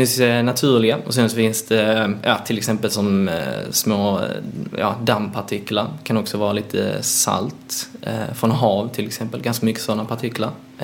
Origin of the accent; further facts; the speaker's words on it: Skåne, Sweden; Till exempel där jag kommer från Skåne, det är sällan vi får en vit jul där.